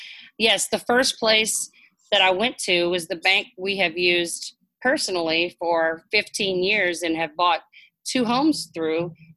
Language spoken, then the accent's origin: English; Louisiana, United States; I was raised in Louisiana where you eat carbs with everything. And we were poor.